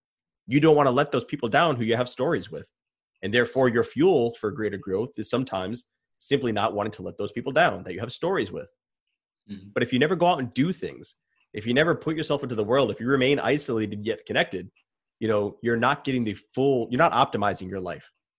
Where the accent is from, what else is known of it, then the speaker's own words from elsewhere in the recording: Rhode Island, United States; I'm from Rhode Island, so it's 5 minutes, I'm outside my state